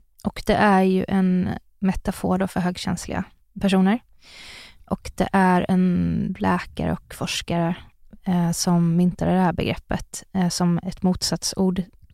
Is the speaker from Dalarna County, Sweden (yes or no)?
no; Sunne, Värmland, Sweden; jag växte upp i Sunne i Värmland.